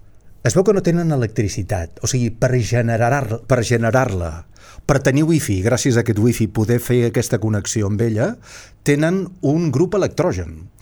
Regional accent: Olot, Catalonia, Spain; jo sóc d'Olot i moltes vegades ens pujo per allà a la muntanya

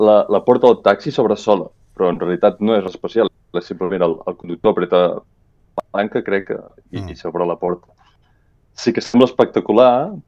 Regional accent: Olot, Catalonia, Spain; also born or lived in Yokohama; no és com a un poble petit o jo soc d'Olot, no? Jo coneixia tots els meus veïns

